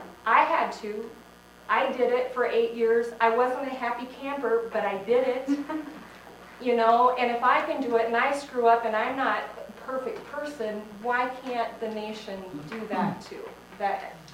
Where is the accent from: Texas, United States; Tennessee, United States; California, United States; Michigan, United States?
Michigan, United States; now in Iowa, United States; from Iowa also. Grew up in Michigan, lived in Iowa. We lived in Vegas, Phoenix, Tucson, back to Vegas, been over a 10-year period of time. Now we're back to Iowa